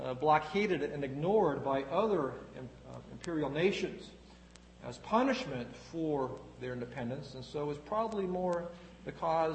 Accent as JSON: {"language": "English", "country": "United States", "said": "I'm a bit embarrassed, to be honest, as an American, but I'm even more embarrassed as a Christian."}